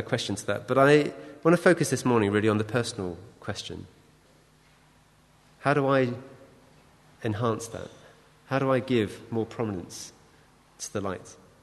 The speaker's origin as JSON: {"language": "English", "country": "United Kingdom", "said": "I think our culture, being British, is to be understated."}